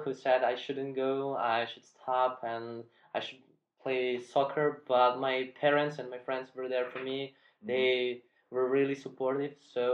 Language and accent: English; Smederevo, Šumadija and Western Serbia, Serbia; Okay, so I grew up in Smederevo, the place I was born in, as you already mentioned that.